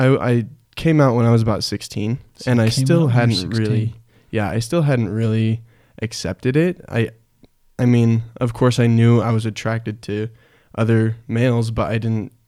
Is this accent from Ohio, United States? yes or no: no; Hanksville, Utah, United States; So Hanksville's a very small town. I think there's about 175 people there at this point.